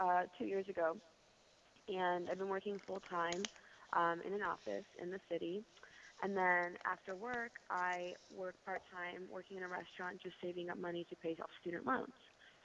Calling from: Brooklyn, New York, United States; I'm calling from Brooklyn.

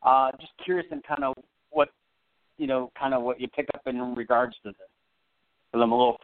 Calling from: Phoenix, Arizona, United States; I'm in Phoenix.

